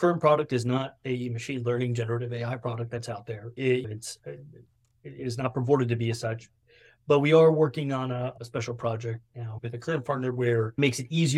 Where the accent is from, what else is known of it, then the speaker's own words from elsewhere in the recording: Chicago, Illinois, United States; born there; I'm not a huge hot dog person, although I was born in Chicago.